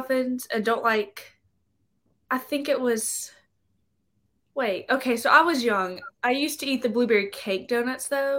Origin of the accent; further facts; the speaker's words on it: Vicksburg, Mississippi, United States; Mm-hmm. I'm from Vicksburg.